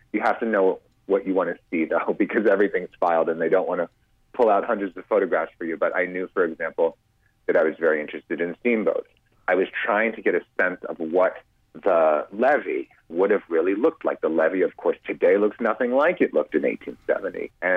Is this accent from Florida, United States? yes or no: yes; Florida, United States; And as I said, I grew up in Florida. And so, I know the Everglades very well.